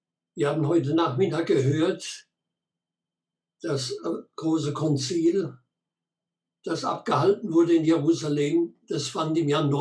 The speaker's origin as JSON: {"language": "German", "region": "Baden-Württemberg", "country": "Germany", "tie": "born or raised there", "said": "Ich bin Deutscher in der Nähe von Heidelberg im südlichen Odenwald geboren. Da bin ich auch aufgewachsen und besuchte im Odenwald die sogenannte"}